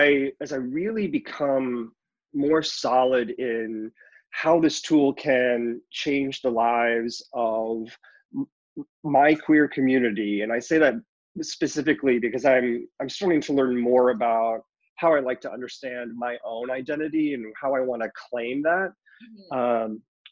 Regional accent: Oregon, United States; I'm from Oregon originally.

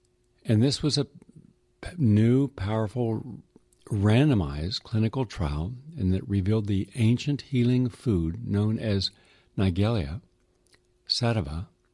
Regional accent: West Virginia, United States; from my home state of West Virginia, I had an opportunity, being a hillbilly, to live amongst the people

